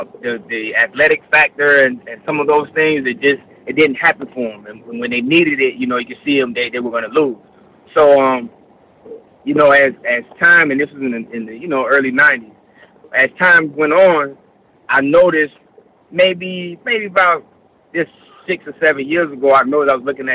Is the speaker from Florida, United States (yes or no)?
yes; Florida, United States; I'm from Florida. I played a little basketball around for high school, middle school, and high school. And down in, originally from Broward County area